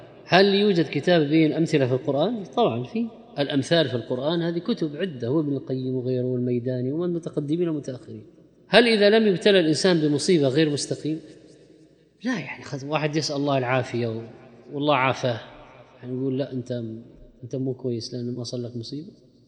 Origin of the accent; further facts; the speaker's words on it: Syria; ما عندنا في الشام الآن من يبيعنا،